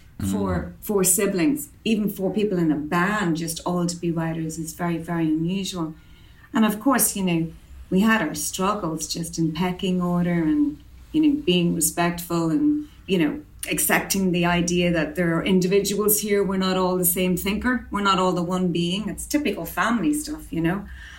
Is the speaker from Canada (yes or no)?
no; Ireland; excuse my language again, but I am Irish, you know